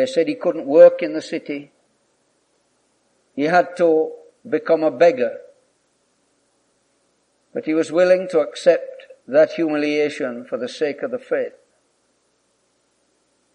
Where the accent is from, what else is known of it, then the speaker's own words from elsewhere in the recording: Jamaica; I come from Jamaica.